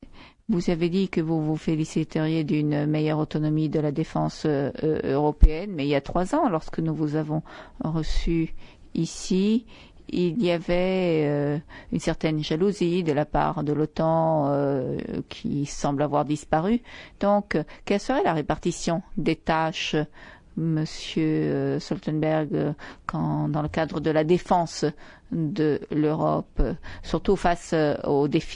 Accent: Portugal; moi, je suis portugaise. Notre pays a été une dictature

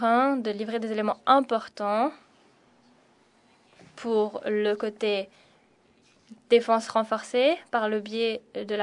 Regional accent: Latvia; Question rapide. Je viens de Lettonie.

